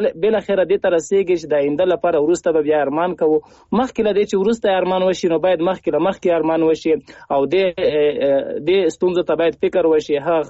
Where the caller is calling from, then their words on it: Paktia, Afghanistan; هغه هم له پکتیا احمد خیلو څخه.